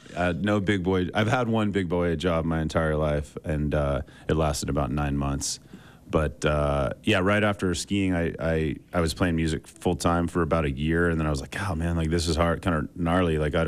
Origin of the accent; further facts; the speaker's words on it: Park City, Utah, United States; I grew up here in Park City and, came up through the ranks here